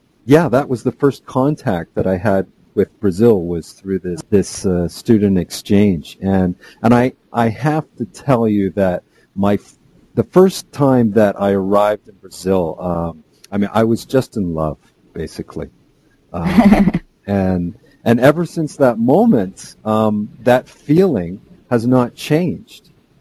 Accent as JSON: {"language": "English", "country": "Canada", "also_born_or_lived": "Quebec", "said": "I do have French being a Canadian. I lived in Quebec."}